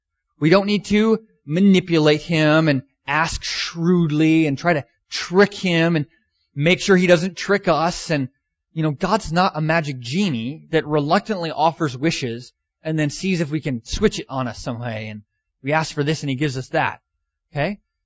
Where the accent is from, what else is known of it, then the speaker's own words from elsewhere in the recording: British Columbia, Canada; So there's me, pastor in Tawasin, born and raised in BC.